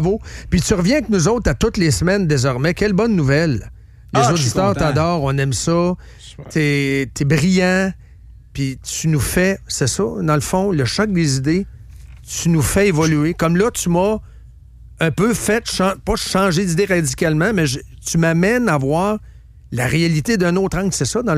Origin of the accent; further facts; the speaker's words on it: Quebec, Canada; Moi, je suis au Québec, je suis un Québécois, là.